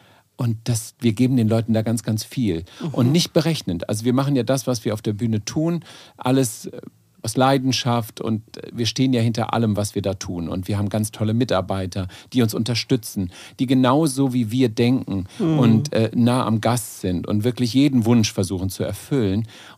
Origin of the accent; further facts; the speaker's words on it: Bonn, North Rhine-Westphalia, Germany; born there; ich bin in Bonn-Boyle geboren.